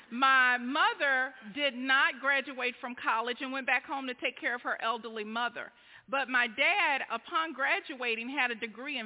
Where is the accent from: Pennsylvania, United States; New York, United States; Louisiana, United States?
Louisiana, United States; Shreveport; So I grew up in Shreveport, Louisiana.